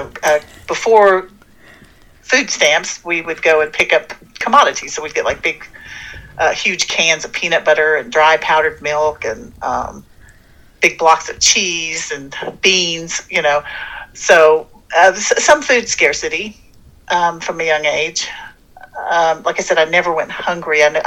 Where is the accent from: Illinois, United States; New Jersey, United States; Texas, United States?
Texas, United States; My family, I grew up in Texas, and they'd say … come over here and hot hand me